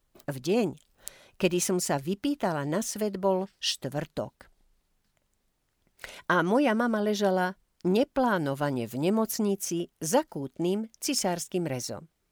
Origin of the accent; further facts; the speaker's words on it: Trnava, Trnava Region, Slovakia; born there; Narodila som sa síce v Trnave